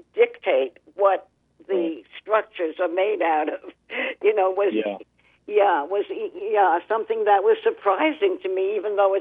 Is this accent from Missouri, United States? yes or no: no; New York, United States; And I come from New York originally, and I was taught, you know, oh, well, Native Americans, they lived in teepees, right?